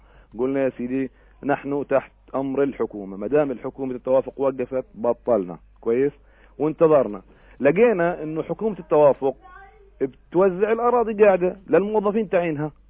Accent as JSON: {"language": "Arabic", "country": "Palestine", "said": "انا فلسطيني فوق 18 سنه قبل اسره عندي بيت اقل من 80 متر"}